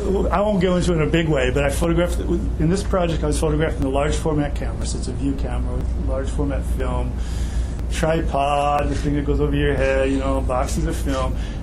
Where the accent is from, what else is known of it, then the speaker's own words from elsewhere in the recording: Michigan, United States; but I grew up in Michigan, and it's flat.